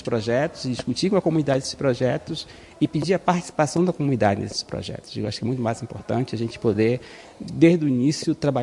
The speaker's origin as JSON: {"language": "Portuguese", "town": "Belém", "region": "Pará", "country": "Brazil", "tie": "born or raised there", "said": "sou natural de Belém do Pará."}